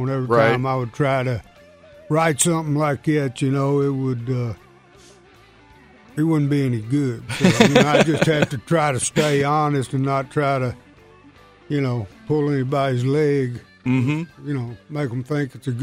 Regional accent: Kentucky, United States; Well, I mean, we listened to the radio when I was a kid, you know

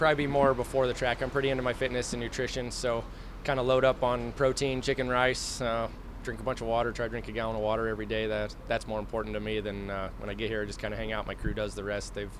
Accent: Knoxville, Iowa, United States; Growing up in Knoxville, I worshipped Marion County Fairgrounds and still do today.

